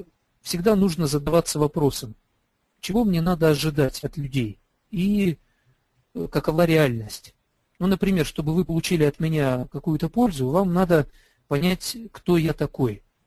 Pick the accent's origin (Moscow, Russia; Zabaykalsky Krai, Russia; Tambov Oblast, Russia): Zabaykalsky Krai, Russia; Chita; Жена моя из Питера, а я из Читы. Читай, это место, куда ссылали декабристов. В общем, это самое как бы наипоганейшее место в России. Вот там я родился, представляете, в трущобах российских.